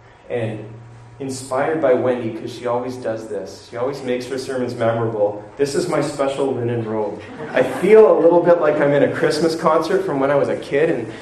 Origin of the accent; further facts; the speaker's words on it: Canada; my turban is my lucky toque. So we are Canadian after all.